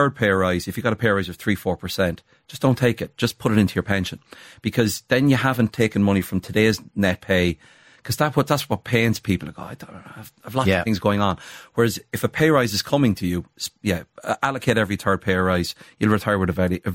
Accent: Carlow, Leinster, Ireland; I'm from Carlow. It's a nice place, but you might want to live there.

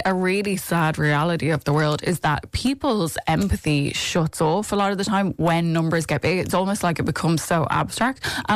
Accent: Ireland; And we are Irish, right?

